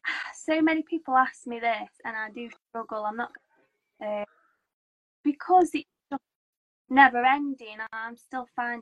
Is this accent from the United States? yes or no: no; Stoke-on-Trent, West Midlands, United Kingdom; now in Bournemouth, United Kingdom; because I live in Bournemouth now. I'm from Stoke originally, but I live in Bournemouth, right at the bottom, by the sea.